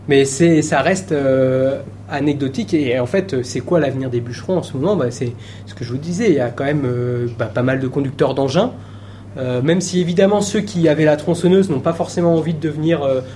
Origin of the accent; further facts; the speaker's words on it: Auvergne-Rhône-Alpes, France; enfin là d'où je viens, moi je viens de la Drôme et du Vercors, il y a beaucoup de choses qui se développent là-bas.